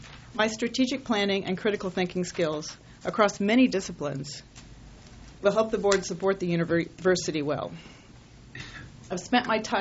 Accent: Sioux City, Iowa, United States; my mother ran for city council in Sioux City, Iowa, my hometown

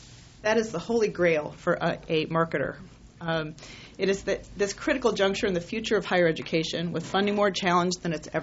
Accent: Sioux City, Iowa, United States; my mother ran for city council in Sioux City, Iowa, my hometown

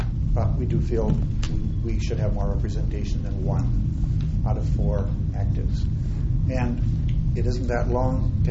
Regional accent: Sauk Centre, Minnesota, United States; I'm from Sauk Center.

